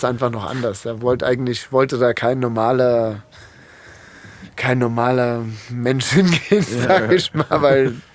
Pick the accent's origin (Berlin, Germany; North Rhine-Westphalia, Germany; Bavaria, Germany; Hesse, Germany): Bavaria, Germany; Nuremberg; Ich komme ja ursprünglich aus Nürnberg und habe mich dann schon so mit 15, 16 eigentlich so ein bisschen von da verabschiedet, sag ich mal.